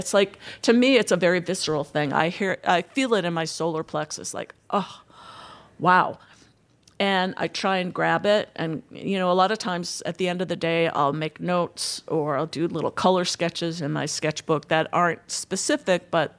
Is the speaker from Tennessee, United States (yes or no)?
no; Boston, Massachusetts, United States; now in Rapid City, United States; I grew up outside of Boston, and I do miss culture